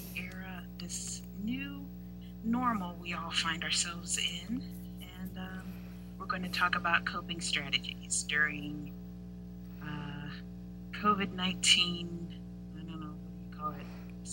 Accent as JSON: {"language": "English", "region": "Florida", "country": "United States", "tie": "born or raised there", "said": "Free to use this opportunity to shit on the state of Florida in your head. Just don't at me. It's my home state"}